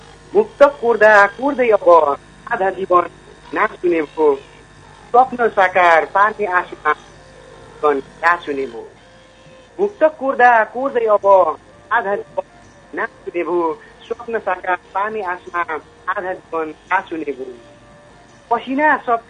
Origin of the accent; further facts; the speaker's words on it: Bhojpur, Koshi Province, Nepal; now in South Korea; हजुर मेरो घर यता नेपालमा पूर्व भोजपुर हो